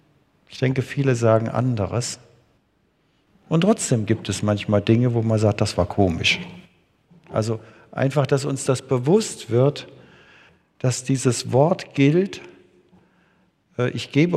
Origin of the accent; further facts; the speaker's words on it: Erbach im Odenwald, Hesse, Germany; born there; Und so wurde ich dann im Odenwald, in Erbach im Odenwald geboren.